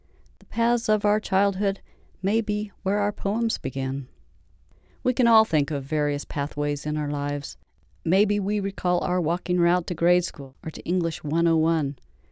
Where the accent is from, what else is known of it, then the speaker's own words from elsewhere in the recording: Pawnee Rock, Kansas, United States; Recently, while looking at photographs of my hometown, Pawnee Rock, I paused when I saw a picture of our family alley.